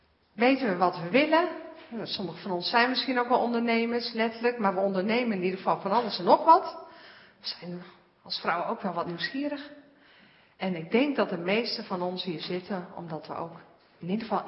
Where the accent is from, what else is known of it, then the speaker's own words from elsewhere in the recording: Godlinze, Groningen, Netherlands; ik ben geboren in Godlinze, hier niet zo ver vandaan. Mijn ouders zitten hier